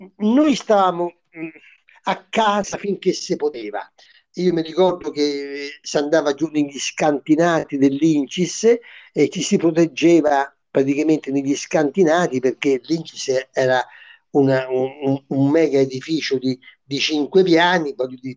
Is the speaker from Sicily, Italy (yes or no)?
no; Venice, Veneto, Italy; Dicevo, io sono da Venezia, c'è differenza, eh.